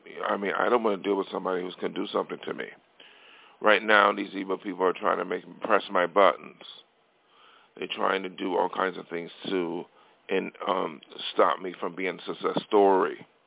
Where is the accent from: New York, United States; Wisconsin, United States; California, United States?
New York, United States; Buffalo; whether I knew them in my hometown, Buffalo, whether I knew them 20 years ago.